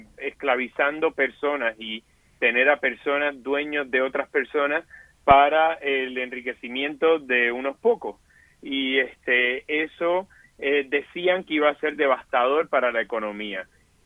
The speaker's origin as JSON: {"language": "Spanish", "country": "Puerto Rico", "said": "yo soy de Puerto Rico, el huracán María"}